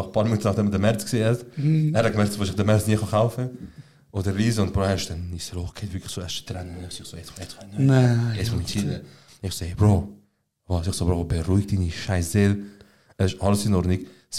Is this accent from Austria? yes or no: no; Switzerland; es gibt sicher Millionen Menschen in der Schweiz, die mich nicht als Schweizer sehen, mir scheiße was ich sage, aber das ist mein Land, das ist meine Heimat.